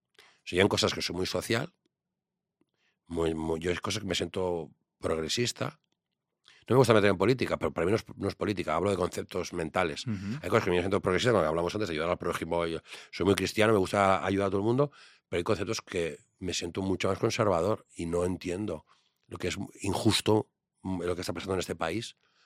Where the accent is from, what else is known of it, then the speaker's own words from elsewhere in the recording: Catalonia, Spain; lo pago porque es España, porque España, como catalán